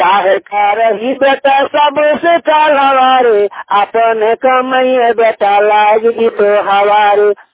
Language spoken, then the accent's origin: Hindi; Dhanbad, Jharkhand, India; मैं झारखंड का रहने वाला हूँ, मैं झारखंड का रहने वाला हूँ, मैं चूरू माता धनबाद से